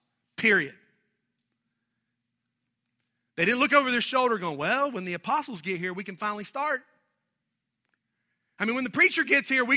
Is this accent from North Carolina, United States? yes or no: yes; Charlotte, North Carolina, United States; I grew up in Charlotte. We would call those folks the West Side kids and other kids outside of town I grew up on.